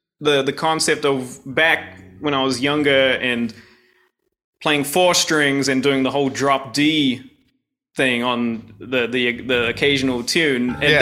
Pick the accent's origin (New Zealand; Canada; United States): New Zealand; growing up in New Zealand, they didn't really have six string